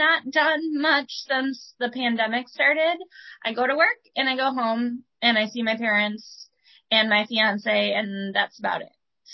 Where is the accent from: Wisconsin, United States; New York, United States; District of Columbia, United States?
Wisconsin, United States; West Bend; I grew up in West Bend, Wisconsin.